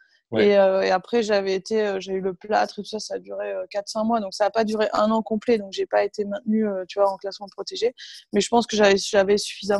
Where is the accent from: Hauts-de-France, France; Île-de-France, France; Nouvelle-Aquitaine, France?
Hauts-de-France, France; Cucq; born there; où je suis juste née en fait, parce qu'il n'y avait pas de maternité à Berck, donc du coup je suis née à Cuc, mais je n'ai jamais vécu là-bas.